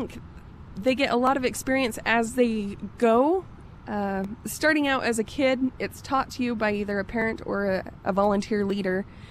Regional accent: United States; I am from Davis.

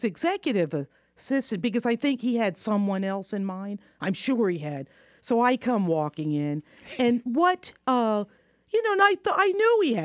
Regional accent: Savannah, Georgia, United States; I liked Savannah. My father liked Savannah. I actually felt more comfortable in Savannah.

